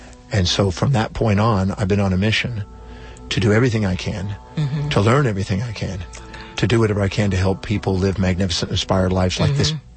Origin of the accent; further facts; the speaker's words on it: Houston, Texas, United States; born there; Well, I was born in Houston, Texas.